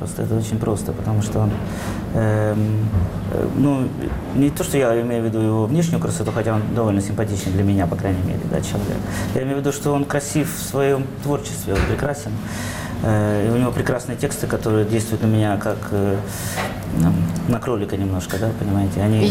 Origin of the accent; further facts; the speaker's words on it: Berdychiv, Zhytomyr Oblast, Ukraine; Я из Бердичева